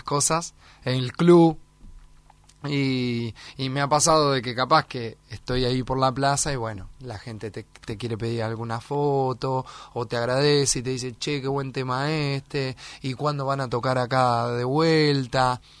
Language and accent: Spanish; Olavarría, Buenos Aires Province, Argentina; born there; Claro, pero yo que nací en Olavarría no tengo ese gran recuerdo.